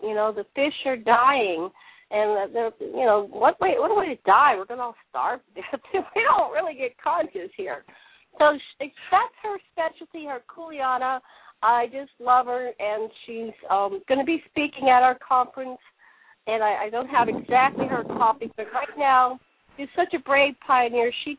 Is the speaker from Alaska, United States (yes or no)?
no; Pennsylvania, United States; moved away; When I grew up in Pennsylvania, and I haven't been there for almost 20 years now